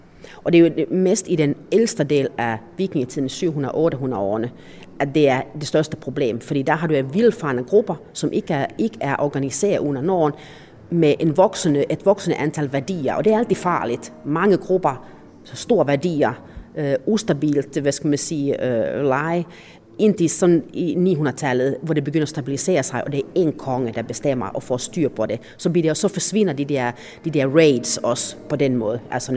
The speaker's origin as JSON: {"language": "Danish", "country": "Finland", "said": "jeg kommer selv fra Finland"}